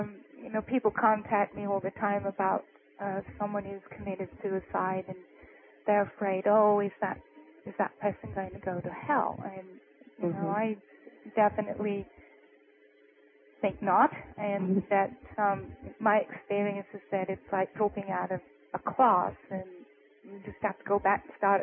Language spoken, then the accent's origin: English; England, United Kingdom; here I'm from England and you're from the southern part of America.